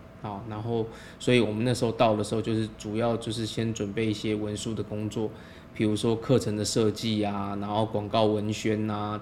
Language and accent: Chinese; Taiwan; now in Beijing, China; 我是从台湾刚来到北京，然后我还不太适应这边的讲话的这个语调跟速度。